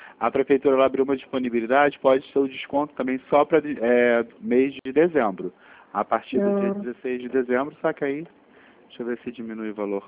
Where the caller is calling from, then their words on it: Rio de Janeiro, Brazil; Eu sou do Santander, só que eu falo do Rio de Janeiro.